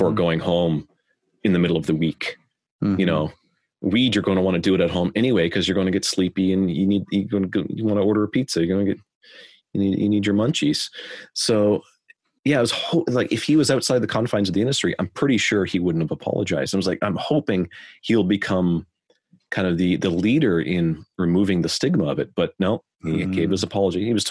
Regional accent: Canada; I'm Canadian.

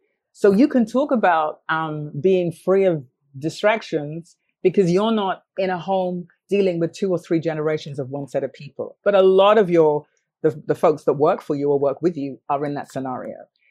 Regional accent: Ghana; also born or lived in New York, United States; I lived in New York for almost a decade. So as a creative migrant, I came across it all the time. I'm Ghanaian

